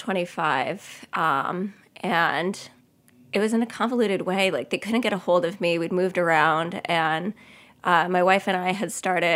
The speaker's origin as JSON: {"language": "English", "town": "Long Island", "region": "New York", "country": "United States", "tie": "born or raised there", "said": "she at this point sold the house we grew up in Long Island."}